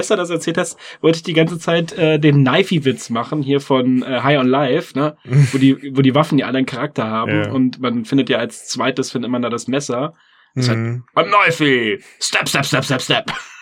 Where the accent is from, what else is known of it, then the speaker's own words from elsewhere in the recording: East Germany, Germany; moved away; Wir kommen aus dem Osten und wir sind ja jetzt 89 oder weiß ich nicht wann geflüchtet.